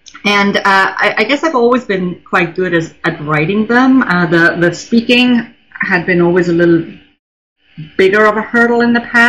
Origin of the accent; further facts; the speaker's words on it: Germany; I grew up in Germany.